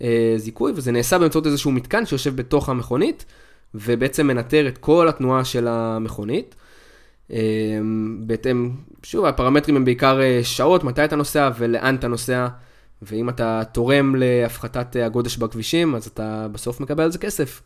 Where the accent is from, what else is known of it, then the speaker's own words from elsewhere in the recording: Yehud, Central District, Israel; יהוד, שאני גדלתי ביהוד.